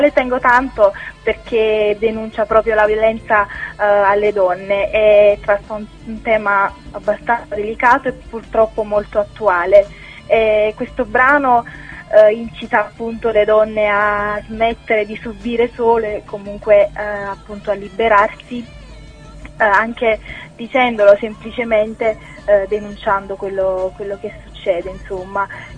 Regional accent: Naples, Campania, Italy; Ma diciamo che da buona napoletana, quando inizio a parlare non mi fermo più

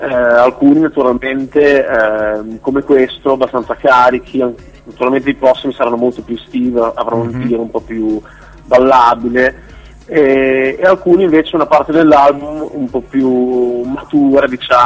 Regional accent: Bologna, Emilia-Romagna, Italy; siamo di Bologna

